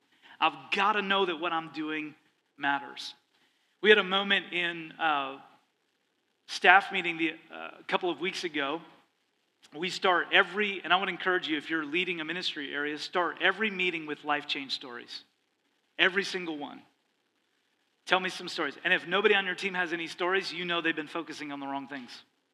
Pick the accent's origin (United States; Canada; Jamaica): Canada; I grew up in Canada, and I grew up in a family that we didn't show a lot of affection. So I came from the North.